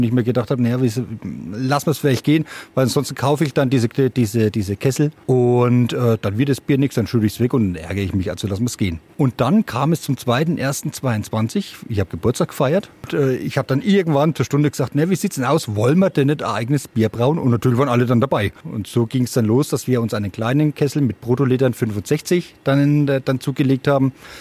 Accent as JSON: {"language": "German", "town": "Untersiemau", "region": "Bavaria", "country": "Germany", "said": "Ich stamme hier aus Untersimau. Mein Kindheitstraum war, ich möchte hier in der Nähe vom Teich wohnen."}